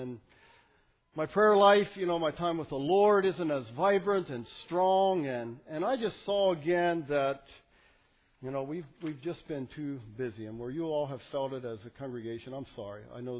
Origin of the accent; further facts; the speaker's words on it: Ronks, Pennsylvania, United States; I had on my name tied Ronks, and they didn't really know where Ronks was. But when I told them that I'm from Lancaster County